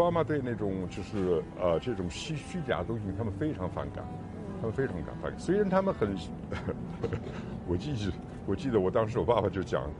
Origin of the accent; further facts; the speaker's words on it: Xi'an, Shaanxi, China; also born or lived in Beijing; 从小我在西安长大，我妈就从小就开始教我小提琴